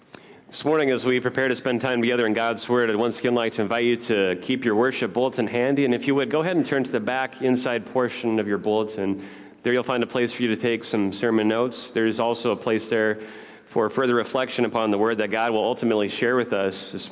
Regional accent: Nebraska, United States; For those of you who haven't heard these stories before, I grew up in Nebraska and then went to the University of Nebraska, so I'm a Cornhusker.

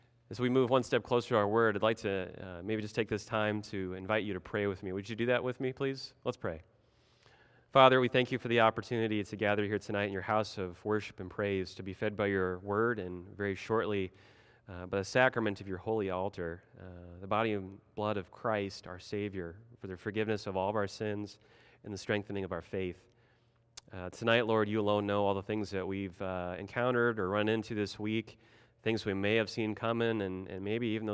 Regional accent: Nebraska, United States; Back home in my home state of Nebraska, my family, we found this to be true, especially with our livestock, with the cows and the pigs and the sheep.

